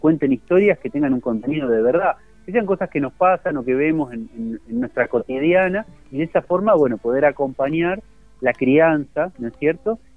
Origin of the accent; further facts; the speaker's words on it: Santa Fe, Argentina; queda lejos de donde vivimos nosotros, que somos de Santa Fe, que seguimos viviendo en Santa Fe